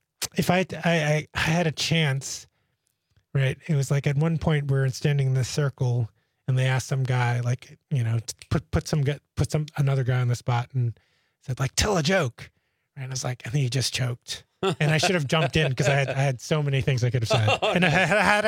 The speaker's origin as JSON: {"language": "English", "town": "New York City", "region": "New York", "country": "United States", "said": "I'm from New York City. So I have good handle"}